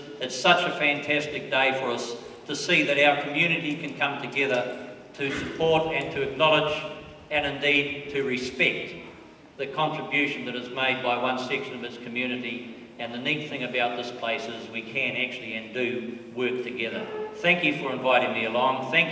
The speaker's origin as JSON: {"language": "English", "town": "Ruawai", "region": "Northland", "country": "New Zealand", "tie": "born or raised there", "said": "because of course I grew up in Ruwai and you can't help when you live in Ruwai but grow up amongst"}